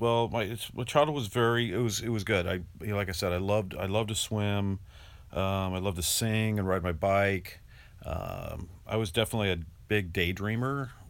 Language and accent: English; North Hollywood, California, United States; also born or lived in Los Angeles; I was born in Queen of Angels Hospital in Los Angeles near downtown, and then my parents moved to North Hollywood, California in 1964.